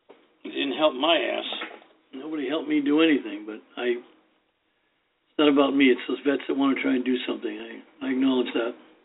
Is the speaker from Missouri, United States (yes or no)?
no; Boston, Massachusetts, United States; When I was back in Boston, this is where I was born and raised. I felt that even though I'm from Boston, I have changed so much.